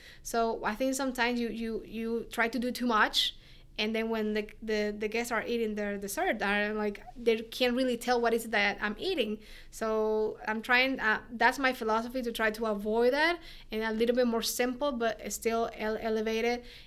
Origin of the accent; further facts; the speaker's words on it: Caracas, Capital District, Venezuela; So I am born and raised in Caracas, Venezuela.